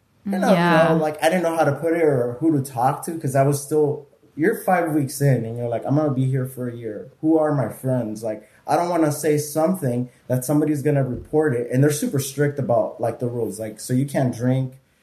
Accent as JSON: {"language": "English", "region": "California", "country": "United States", "tie": "born or raised there", "said": "And growing up, I'm going to say, growing up in California, I have family members, friends that I grew up with."}